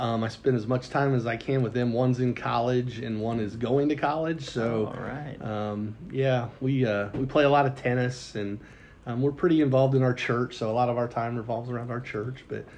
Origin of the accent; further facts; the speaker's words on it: Fishers, Indiana, United States; Yeah, I grew up in Fishers, Indiana, so northeast side.